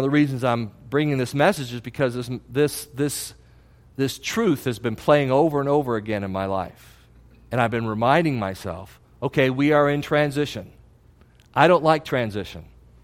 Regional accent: Chicago, Illinois, United States; From a boy growing up in Chicago, the St. Petersburg winter was wonderful.

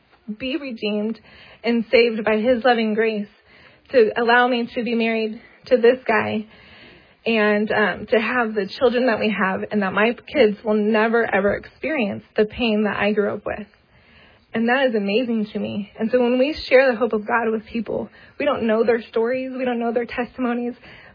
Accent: California, United States; born there; I was born in California in the Bay Area to awesome parents that it was a broken home.

